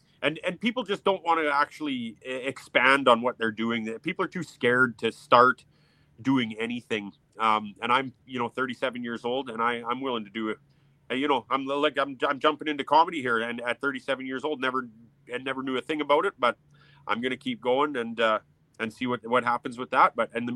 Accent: Stony Plain, Alberta, Canada; now in Rocky Mountain House, Canada; So I, like I said, I grew up in Stony Plain. So I moved from Stony to Rocky Mountain House 2008 or 2009.

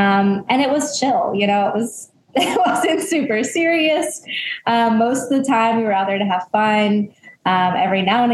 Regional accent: United States; now in Charleston, United States; Yeah, born and raised more in kind of the foothills. So right outside of Charlotte, but very rural at the time. It's now become quite the suburb.

